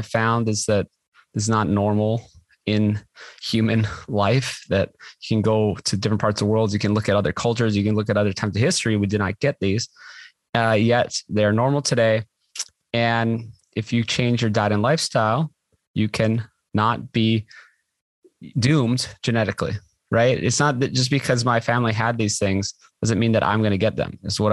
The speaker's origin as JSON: {"language": "English", "region": "Hawaii", "country": "United States", "tie": "born or raised there", "said": "I guess a little more about me. I grew up in Hawaii."}